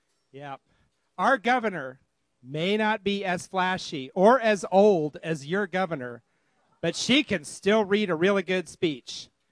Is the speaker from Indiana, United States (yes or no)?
yes; Indiana, United States; For those of you who don't know, I am from Indiana. That's not the joke. Okay, so I am from Indiana